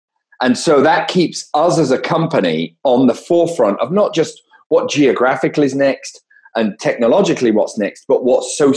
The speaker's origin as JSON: {"language": "English", "town": "Leeds", "region": "Yorkshire and the Humber", "country": "United Kingdom", "tie": "born or raised there", "said": "This stems back to when I was a kid in Leeds. I grew up in Leeds."}